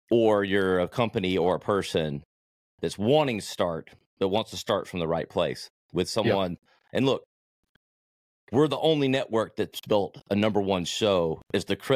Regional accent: the South, United States; Like, I'm from the South, so I'm a country music guy for sure.

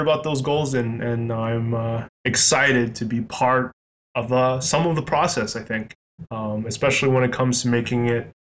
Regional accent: Montreal, Quebec, Canada; it was GP Montreal, and again, it was against a Hall of Famer, and it was me in my hometown

